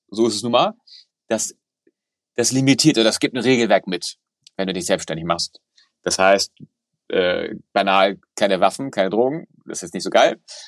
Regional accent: Hamburg, Germany; bin ja, sag mal, in den 90er Jahren groß geworden und es gab damals keine Auswahl. Es gab nichts. Also ich bin Hamburger

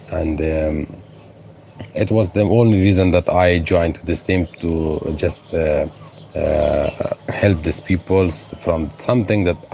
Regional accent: Afghanistan; now in Moria, Greece; from Afghanistan, and I live with my family in Moria camp from approximately 6 months, and I'm a pharmacist.

